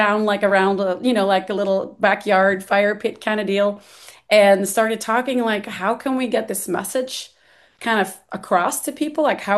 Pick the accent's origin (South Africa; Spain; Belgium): Belgium; moved away as an adult; now in Nashville, United States; I grew up in Belgium, in Europe, and I came here to Nashville to go to grad school for psychology.